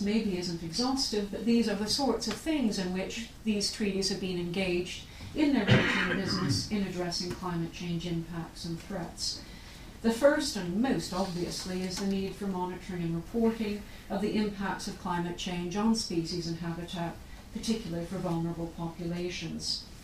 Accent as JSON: {"language": "English", "town": "Winnipeg", "region": "Manitoba", "country": "Canada", "tie": "born or raised there", "said": "I grew up in Winnipeg, which has become the polar bear capital of Canada"}